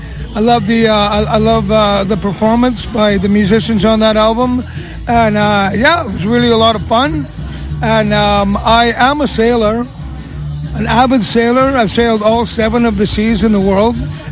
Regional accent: Canada; accent: Scottish; Well, I was raised Scottish. I am Scottish Canadian.

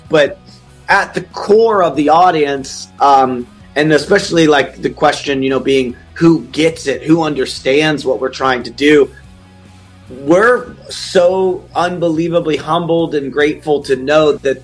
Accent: Pennsylvania, United States; when you have a record label in a territory like Italy, and we're kids from Pennsylvania

